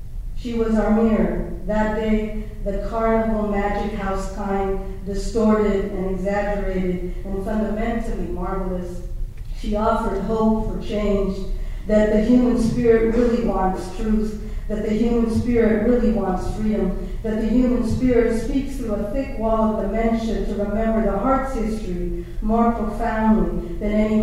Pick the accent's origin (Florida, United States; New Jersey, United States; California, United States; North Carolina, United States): California, United States; San Gabriel; I grew up in San Gabriel, down the road a bit.